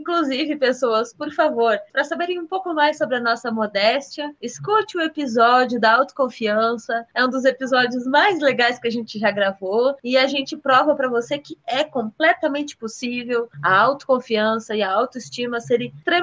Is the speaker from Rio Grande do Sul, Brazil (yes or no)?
yes; Rio Grande, Rio Grande do Sul, Brazil; born there; vindo de Sucupira City, que é da onde eu nasci, de fato. É Rio Grande, na verdade, mas é a mesma ideia.